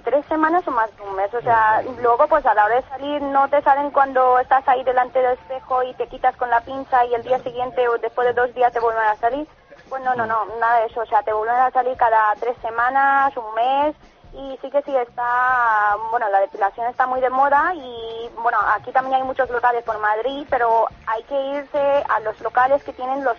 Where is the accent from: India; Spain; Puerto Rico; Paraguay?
India; Yo soy de la India, entonces el nombre, pues, es indio